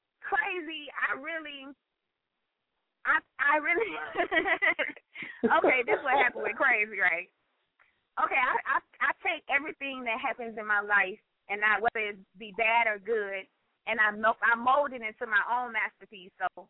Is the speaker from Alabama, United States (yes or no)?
yes; Alabama, United States; And we had a Macon County Day because I'm from Macon County, Alabama.